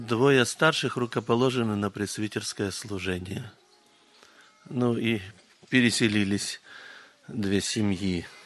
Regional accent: Kazakhstan; я из Казахстана.

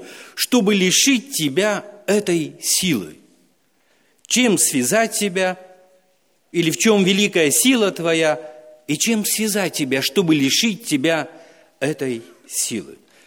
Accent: Moldova; first language Moldovan; Russian is a second language; Мой родной язык молдавский, или сейчас, как говорится, румынский, но благо, что я знаю немного русский язык.

